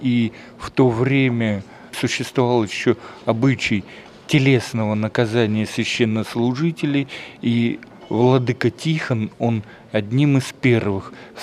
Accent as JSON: {"language": "Russian", "town": "Voronezh", "region": "Voronezh Oblast", "country": "Russia", "said": "а я из Воронежа"}